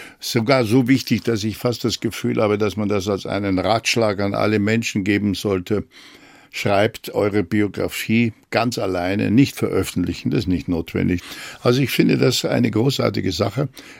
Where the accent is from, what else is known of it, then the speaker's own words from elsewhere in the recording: Germany; Und wenn ich als Deutscher mit diesem Akzent da komme